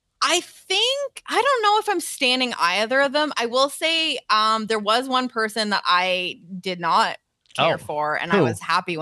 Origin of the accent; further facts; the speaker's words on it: Ireland; Listen, I'm biased. I'm Irish.